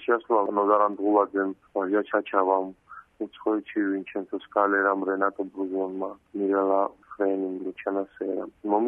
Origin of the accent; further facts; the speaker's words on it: Zugdidi, Samegrelo-Zemo Svaneti, Georgia; პირველად მეცნიერ ზუგდიდელი ვარ